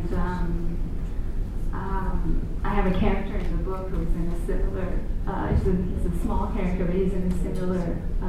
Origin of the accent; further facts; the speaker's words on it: Iran; English is a second language; now in New York, United States; Yeah, in Iran I was in the Liceo Azadi. And when I came to New York, I didn't speak English, so French was the next best thing.